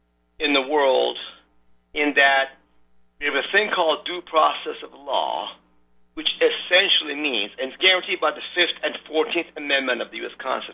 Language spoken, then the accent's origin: English; Iran; now in United States; You see, I'm from Iran. We had no freedoms in Iran.